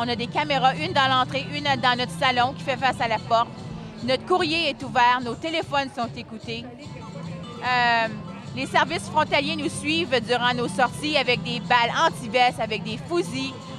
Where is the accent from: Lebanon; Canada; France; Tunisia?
Canada; je suis canadienne, je suis citoyenne canadienne